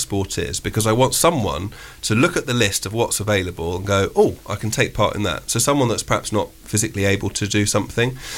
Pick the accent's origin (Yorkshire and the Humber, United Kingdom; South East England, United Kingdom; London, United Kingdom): South East England, United Kingdom; Cowes; giving something back to my hometown of Cowes and to the community